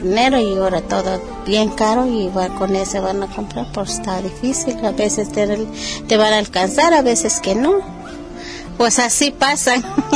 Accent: Guerrero, Mexico; moved away; Guerrero, pues, venimos para acá para trabajar mi esposo en el caña y para... pues para vamos a comer, como allá en mi pueblo no hay trabajo. Y por eso venimos para acá.

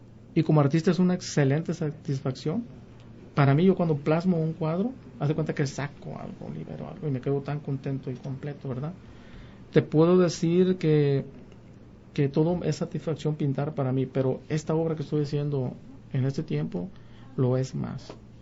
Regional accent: Villa Purificación, Jalisco, Mexico; soy oriundo de mi pueblo y ahora sí que parece que estoy bien enraizado, dice la gente ahí en Villa, ¿da? Y Villa Purificación, al igual que todos sus pueblitos aledaños, La Huerta, Casimiro, Autlán, para mí son maravillosos y magníficos

